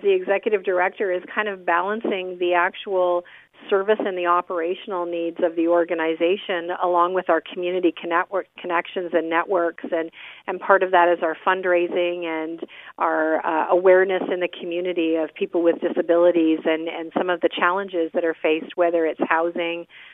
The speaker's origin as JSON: {"language": "English", "town": "Burlington", "region": "Ontario", "country": "Canada", "tie": "born or raised there", "lives_now": "Simcoe, Canada", "said": "Actually, I was born and raised in Burlington and moved here just around 30 years ago to take this job at this Association for Community Living and in this community called Simcoe in Norfolk County."}